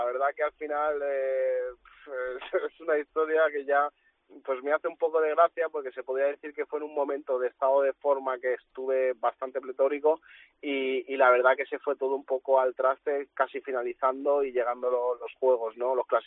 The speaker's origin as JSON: {"language": "Spanish", "region": "Balearic Islands", "country": "Spain", "said": "cuando la gente me preguntaba, ¿de dónde vienes? Decía, de Mallorca"}